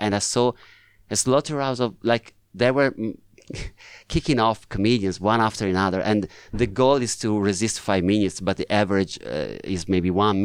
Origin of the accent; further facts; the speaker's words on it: Italy; accent: Italian; English is a second language; now in London, United Kingdom; move to the UK, London, because I knew that sometimes they also have Italian actors. And I found out my accent is perfect. My face apparently doesn't match my Italian accent.